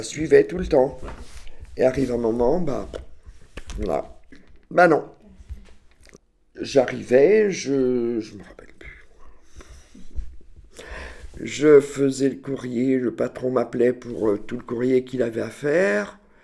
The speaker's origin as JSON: {"language": "French", "town": "Saint-Pierre-sur-Orthe", "region": "Pays de la Loire", "country": "France", "tie": "born or raised there", "said": "Je suis né à Saint-Pierre-sur-Orthe, dans la Mayenne, à quelques kilomètres de Batillé. J'ai fait mes études à Évron, suite à Laval."}